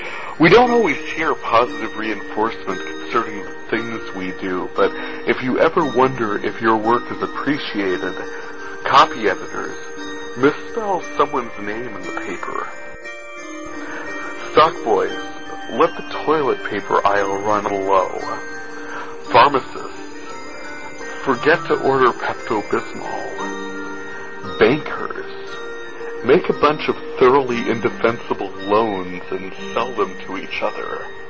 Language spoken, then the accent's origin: English; North Dakota, United States; I am from North Dakota, where the eyes are starting to get a little bit wilder around the malls